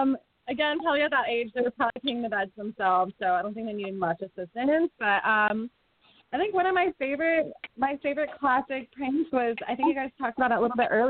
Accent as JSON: {"language": "English", "region": "Arizona", "country": "United States", "tie": "born or raised there", "said": "we're from Arizona. Like, that's where we grew up."}